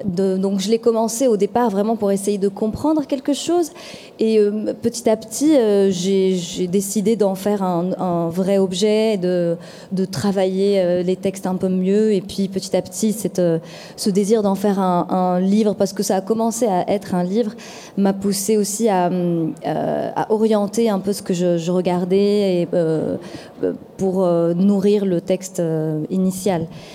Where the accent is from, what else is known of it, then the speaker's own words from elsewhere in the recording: Morocco; Moi, je suis originaire du Maroc, enfin, je suis marocaine.